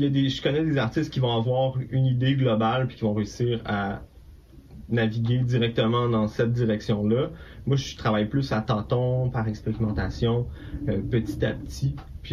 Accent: Quebec, Canada; qui m'appartient aussi en tant que Québécois

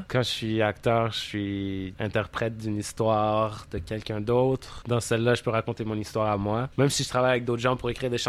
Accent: Canada; Je suis canadien.

